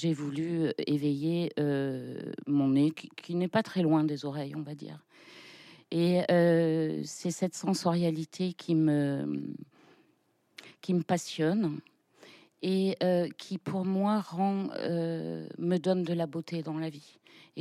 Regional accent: Manosque, Provence-Alpes-Côte d'Azur, France; born there; je suis née à Manosque et ma grand-mère était peintre

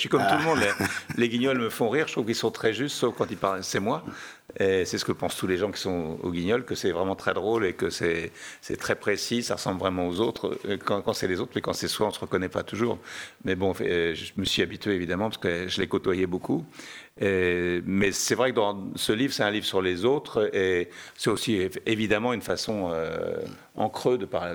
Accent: Châteauroux, Centre-Val de Loire, France; born there; je suis né à Châteauroux, enfin à côté de Châteauroux

